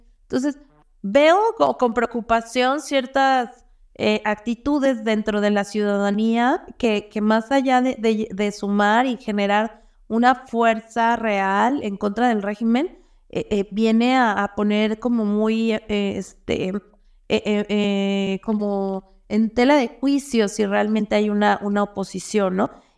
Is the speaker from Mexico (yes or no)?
yes; Mexico; pero creo que nosotros como mexicanos sí debemos aprender.